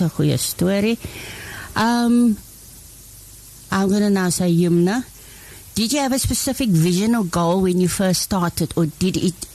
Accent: Cape Town, Western Cape, South Africa; now in Paarl, South Africa; ek is een Kapenaar. Maar ek is nou al 17 jaar hier, wat my nou sieke Perelied maak.

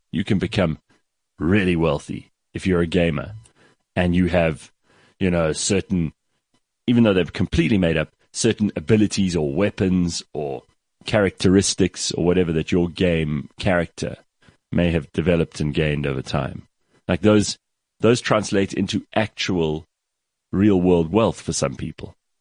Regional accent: England, United Kingdom; I'm English, so I'm actually not from South Africa, but my wife is.

